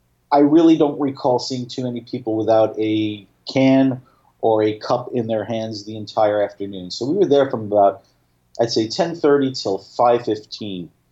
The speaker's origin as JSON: {"language": "English", "town": "Staten Island", "region": "New York", "country": "United States", "tie": "born or raised there", "said": "from my hometown of Staten Island"}